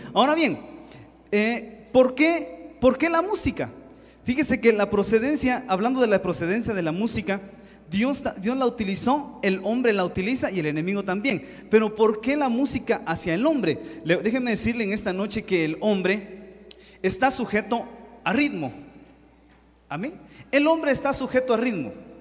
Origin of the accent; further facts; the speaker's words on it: Guatemala; Y nosotros los guatemaltecos también tenemos un cantadito.